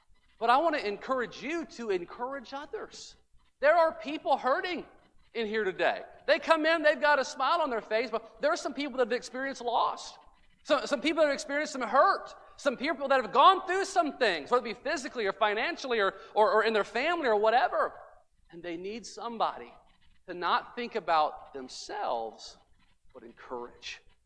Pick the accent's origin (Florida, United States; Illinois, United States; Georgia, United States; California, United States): Illinois, United States; I'll go back to the church I grew up in Illinois.